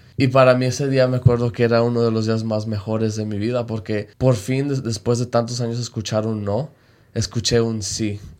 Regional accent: Mexico; born there; yo no podía ir porque yo nací en México y que los inmigrantes no van a la universidad

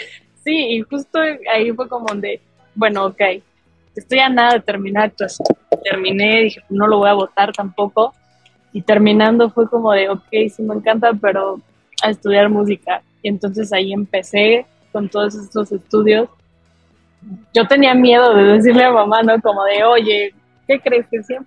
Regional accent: Mexico City, Mexico; soy de la Ciudad de México, soy cantante

